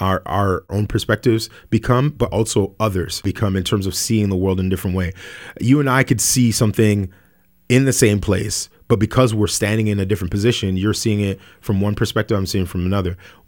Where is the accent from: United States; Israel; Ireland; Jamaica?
Jamaica; a part of that is like my background being Jamaican. You know, every Jamaican that you know tells a story